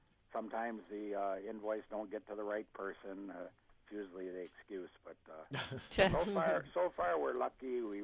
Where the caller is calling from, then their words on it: St. Paul, Minnesota, United States; I'm from St. Paul, Minnesota.